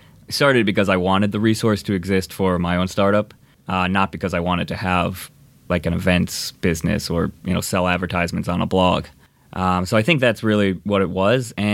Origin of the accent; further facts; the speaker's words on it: Indiana, United States; moved away as an adult; now in Los Angeles, United States; No, I grew up in Indiana, came out to LA to go to USC, and I moved away for a while, but came back because you really can't beat it.